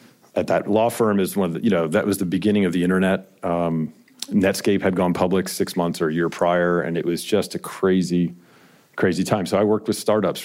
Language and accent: English; New Jersey, United States; also born or lived in Houston, United States; I was born in New Jersey, grew up overseas and in New Jersey until I was 12, and then moved to Houston, Texas. My parents are immigrants from Belgium, and so I spent a lot of time in Europe.